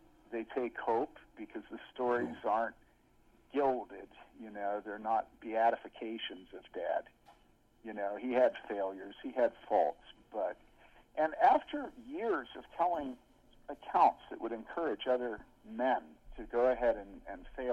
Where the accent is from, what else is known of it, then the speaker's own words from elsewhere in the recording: Havertown, Pennsylvania, United States; we grew up 11 minutes from your church, and I grew up on Rodman Avenue in Havertown.